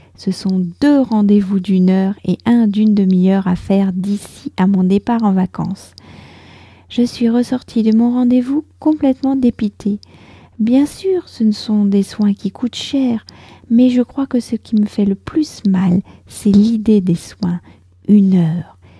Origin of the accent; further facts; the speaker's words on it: France; je suis française, j'habite près de Paris